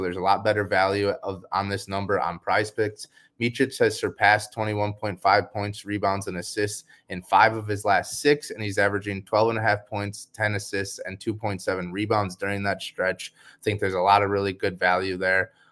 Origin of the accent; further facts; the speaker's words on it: Wisconsin, United States; He's from Wisconsin. I'm from Wisconsin, so I'm rolling with the hometown boy